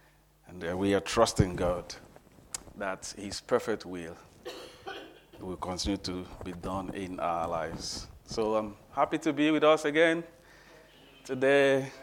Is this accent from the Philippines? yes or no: no; Umuahia, Abia, Nigeria; born there; it's obvious that I was born in Nigeria. I know you know that, you remember that. And I'm going to show you some pictures from my hometown, Omuahia